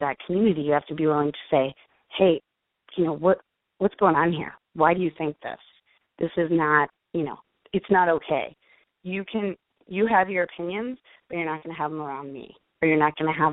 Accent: East Coast, United States; I'm from the East Coast, and so living in the Midwest, this is sometimes really hard for people.

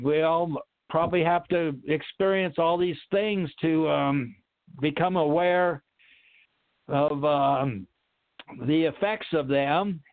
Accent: Whidbey Island, Washington, United States; where I grew up in Puget Sound, the ocean is, it's an inland sound, but it's salt water and it's very deep. I lived on Whidbey Island and I had to take the ferry boat to get to the mainland

